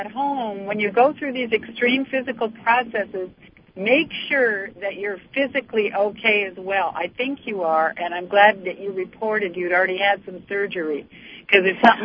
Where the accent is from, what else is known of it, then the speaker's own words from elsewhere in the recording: Vancouver, British Columbia, Canada; I'm originally from Vancouver.